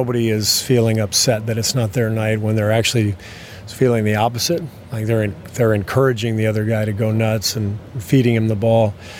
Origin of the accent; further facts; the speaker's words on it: Los Angeles, California, United States; I have no idea. I'm from Los Angeles.